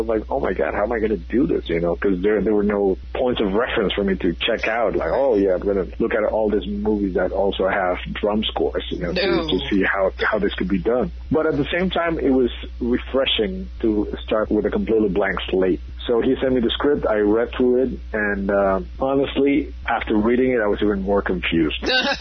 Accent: Mexico; I'm also from Mexico, you know.

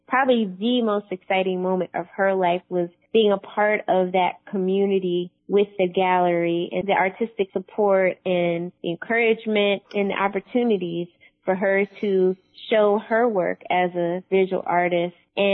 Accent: Syracuse, New York, United States; And so I actually spent a lot of time in Chicago growing up. Even if I lived in Syracuse, I would go to Chicago in the summer.

